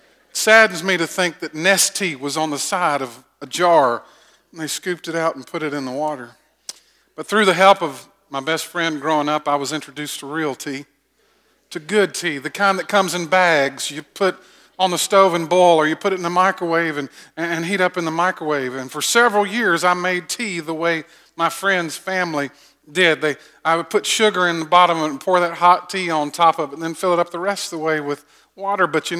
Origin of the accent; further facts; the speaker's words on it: the South, United States; Now, I'm a Southerner, and to say sweet tea really should be redundant.